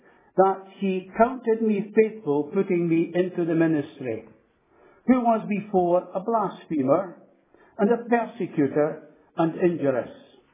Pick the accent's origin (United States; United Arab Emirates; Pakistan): Pakistan; Lahore, Punjab; He's older than you, of course, but we grew up in Lahore together.